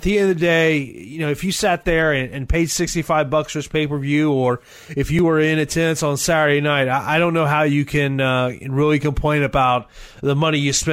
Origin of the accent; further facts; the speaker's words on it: Largo, Florida, United States; here in my hometown, here in the Tampa Bay region in Largo, Florida.